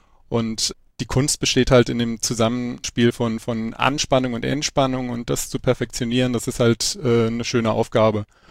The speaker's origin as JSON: {"language": "German", "town": "Wiesbaden", "region": "Hesse", "country": "Germany", "tie": "born or raised there", "said": "Ich bin in Wiesbaden aufgewachsen"}